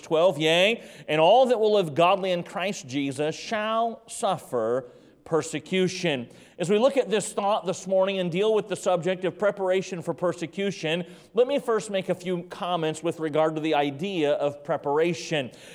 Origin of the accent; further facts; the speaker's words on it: North Carolina, United States; I was born in North Carolina. I lived a number of years in North Carolina.